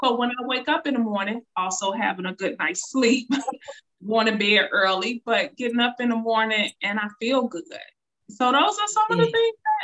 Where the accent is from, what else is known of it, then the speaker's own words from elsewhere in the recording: Chicago, Illinois, United States; now in Texas; I was born and raised in Chicago, live right off the lake.